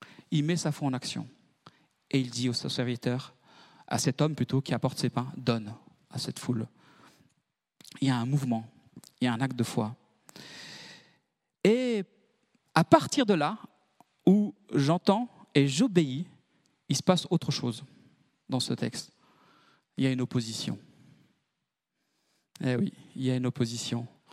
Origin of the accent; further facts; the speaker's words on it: Switzerland; Des fois, en tant que Suisse, des fois, on n'ose pas trop